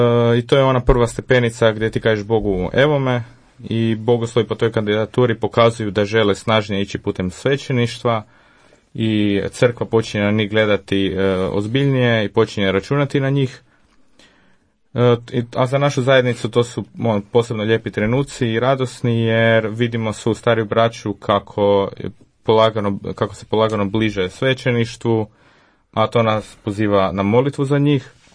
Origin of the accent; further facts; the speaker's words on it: Zagreb, City of Zagreb, Croatia; born there; rođen sam u Zagrebu, imam 27 godina, dolazim iz župe Kraljice Svete Krunice.